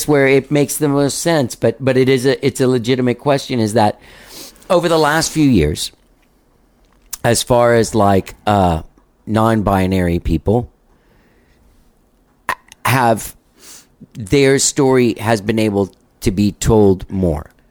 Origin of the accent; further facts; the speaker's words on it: Miami, Florida, United States; born there; I've never been to Cuba either. I was born in Miami. But my parents were born in Cuba.